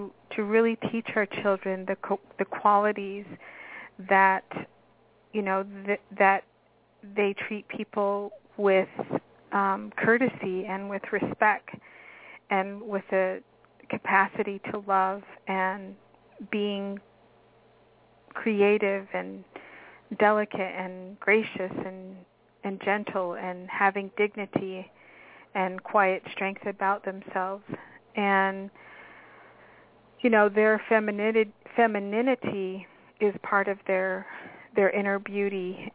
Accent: Tahotsoy, Arizona, United States; from as early as I can remember growing up in Tahotsoy, Arizona, I remember watching the women around me

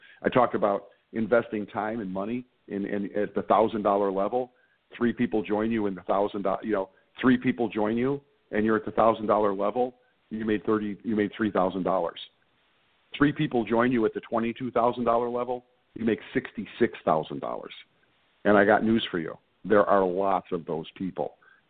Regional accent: Chicago, Illinois, United States; I'm from Chicago. I'm from the Southwest side. I'm a Sox fan.

